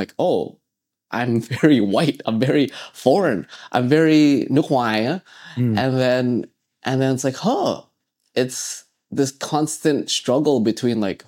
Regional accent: Canada; And that's what I'm realizing now as growing up in Canada. I will never be accepted as, you know, 100% Canadian.

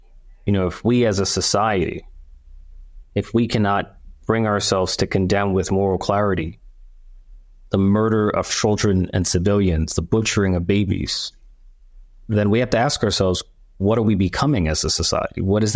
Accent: Bronx, New York, United States; I come from the Bronx, where families live in fear of gun violence, bullets.

